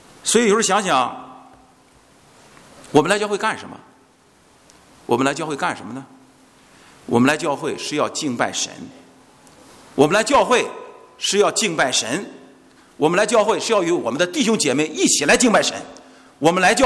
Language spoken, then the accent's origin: Chinese; Jinan, Shandong, China; 我在我的家乡济南，在坐着车一看